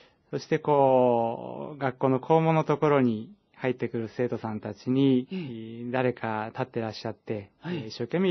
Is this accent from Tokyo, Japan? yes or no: no; Fukaya, Saitama, Japan; also born or lived in Yokohama; now in Sendai, Japan; 育ったのは埼玉県の北の方にあります深谷ってところなんですけれども